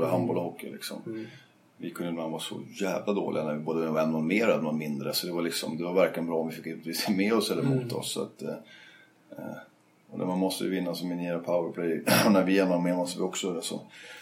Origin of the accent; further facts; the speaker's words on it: Stockholm, Stockholm County, Sweden; jag då som stockholmare